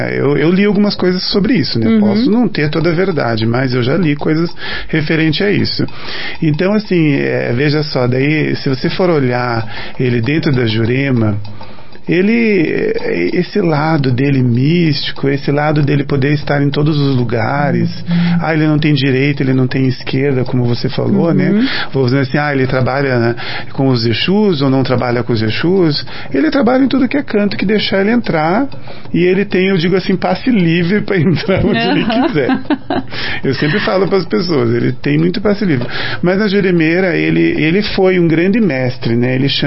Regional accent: Brazil; Porque nós somos brasileiros, a gente sabe disso.

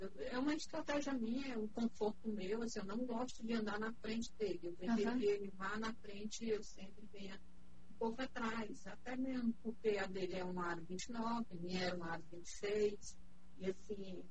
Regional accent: Fortaleza, Ceará, Brazil; Eu quero chegar até a minha cidade natal, que é Fortaleza.

